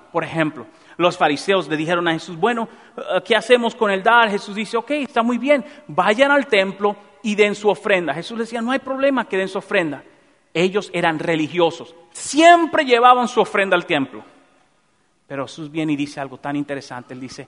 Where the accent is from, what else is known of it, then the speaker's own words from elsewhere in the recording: Dominican Republic; Por ejemplo, en mi país se juega mucho béisbol. Y siempre se está jugando béisbol. Es el deporte más famoso, ¿verdad? En República Dominicana.